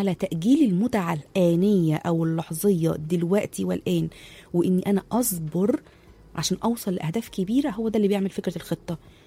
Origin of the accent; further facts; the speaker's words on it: Egypt; احنا كمصريين دول اكتر. اشهر ثلاث حاجات بنعملهم في حياتنا